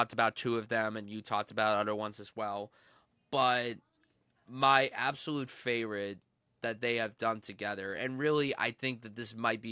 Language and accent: English; United States; now in New Jersey, United States; I live in New Jersey. I grew up right outside New York, and I go to New York all the time.